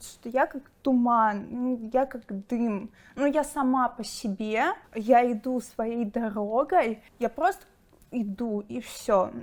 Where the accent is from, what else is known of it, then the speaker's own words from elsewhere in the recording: Ukraine; now in Moscow, Russia; Да, я с Украины, вот, но я приехала в Москву, я гражданка России